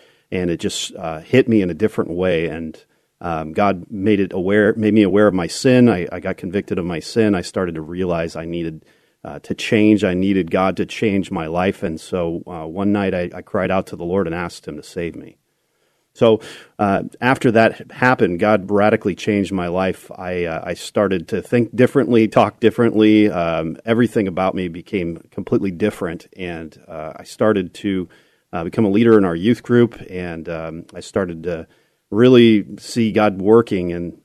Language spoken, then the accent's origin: English; Newcastle, California, United States; also born or lived in Sacramento / Auburn; Yeah, I was born in Sacramento here, and grew up in Newcastle and Auburn primarily.